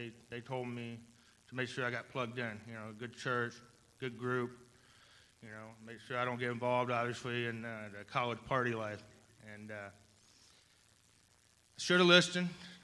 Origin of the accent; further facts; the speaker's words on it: Georgia, United States; I'm pretty sure y'all all heard that I'm from Georgia, obviously. I have a little bit of an accent, yes. And I don't say you, I say y'all.